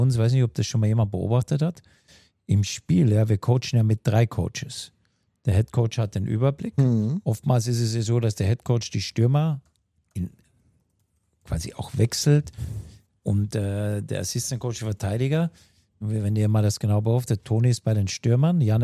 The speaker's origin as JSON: {"language": "German", "town": "Bad Tölz", "region": "Bavaria", "country": "Germany", "said": "Weil ich komme ja direkt aus Bad Tölz"}